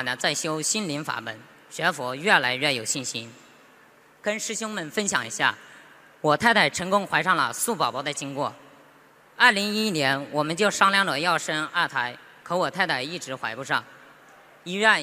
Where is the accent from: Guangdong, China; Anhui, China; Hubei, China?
Guangdong, China; Zhuhai; 我是珠海的